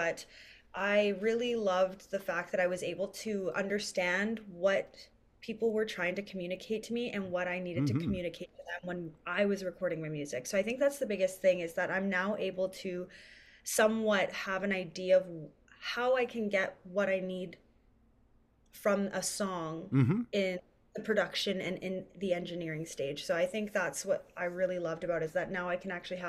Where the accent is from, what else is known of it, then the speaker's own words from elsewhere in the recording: Ontario, Canada; a lot of us people growing up in Northwestern Ontario, just growing up in Canada